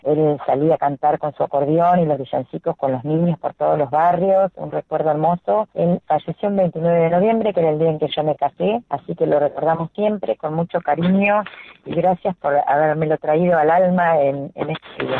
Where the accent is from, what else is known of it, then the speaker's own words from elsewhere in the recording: Benito Juárez, Buenos Aires Province, Argentina; born there; yo nací en Benito Juárez, que es el lugar donde está enterrado el padre Catena.